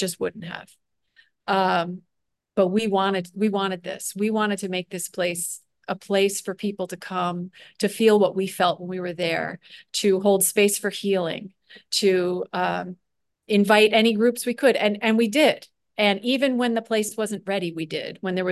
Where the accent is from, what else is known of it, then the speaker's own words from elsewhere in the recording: Long Island, New York, United States; You know, I grew up on Long Island, so I was used to like residential everything, house, driveway.